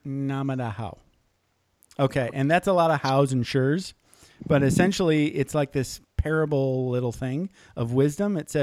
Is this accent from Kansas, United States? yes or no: no; Michigan, United States; I grew up in Michigan too, but I was up in the UP chasing squirrels and chipmunks.